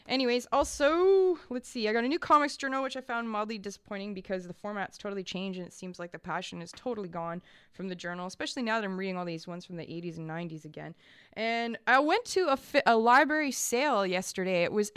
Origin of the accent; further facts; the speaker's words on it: Vancouver, British Columbia, Canada; now in Montreal, Canada; I'm from Vancouver. Sometimes I call the Metro a SkyTrain by accident.